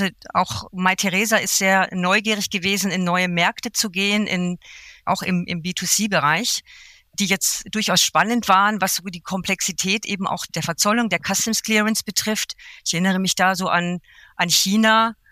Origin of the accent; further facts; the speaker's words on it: Munich, Bavaria, Germany; ich bin ja selber Münchnerin